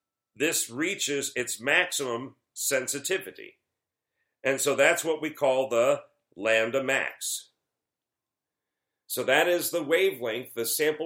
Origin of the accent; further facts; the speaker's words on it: the South, United States; accent: Southern; Like if I was to let my southern accent out of the box, which happens whether I wanted to or not if I'm back in that area for an extended period of time.